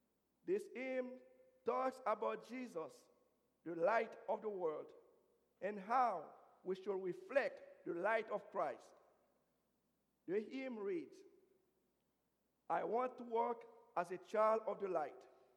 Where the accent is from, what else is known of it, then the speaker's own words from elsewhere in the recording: Haiti; As a young boy growing up in Haiti, I was often told not to go on the streets at nighttime